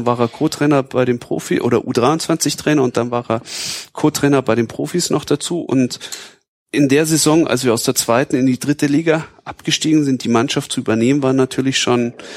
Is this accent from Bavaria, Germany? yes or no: yes; Bavaria, Germany; moved away as an adult; Ich komme aus Bayern.